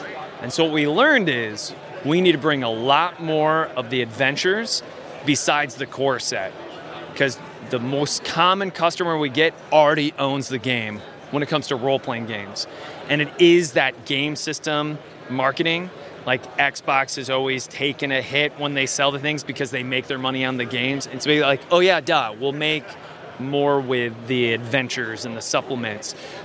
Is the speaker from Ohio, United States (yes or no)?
yes; Cleveland, Ohio, United States; And so I'm from Cleveland, Origins in Columbus.